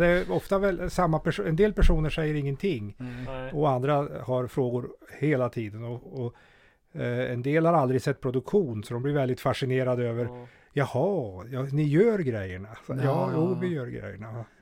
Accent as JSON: {"language": "Swedish", "town": "Grythyttan", "region": "Örebro County", "country": "Sweden", "tie": "born or raised there", "said": "jag är född och uppvuxen i Grythyttan. Far är likaså född och uppvuxen i Grythyttan. Min mor kommer från Bromma, Stockholm. Flyttade hit i början på 50-talet."}